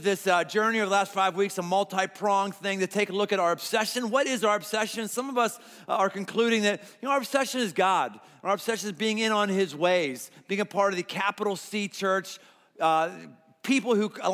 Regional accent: Pittsburgh, Pennsylvania, United States; I've never been a Catholic, but I felt I was a Catholic growing up because I grew up in Pittsburgh.

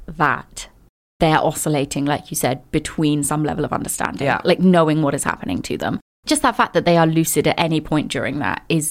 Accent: India; born there; I was born in India, spent a lot of time there, went back every summer

